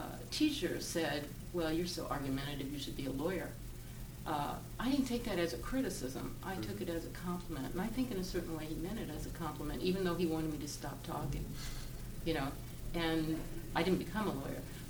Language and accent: English; the South, United States; accent: Southern; I would point out that I was born and raised in the South. And even if my parents were born somewhere else, you couldn't call me a Yankee because I was a Southerner.